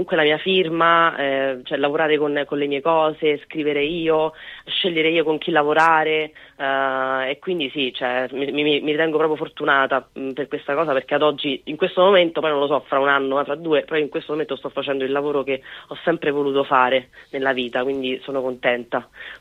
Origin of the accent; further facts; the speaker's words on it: Arpino, Lazio, Italy; io sono ciociara, sono nata in provincia di Frosinone